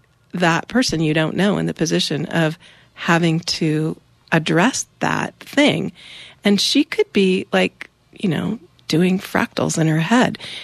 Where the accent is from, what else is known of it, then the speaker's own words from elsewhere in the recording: Arcata, California, United States; I'm from Arcata, and I wouldn't mess with me if I were you.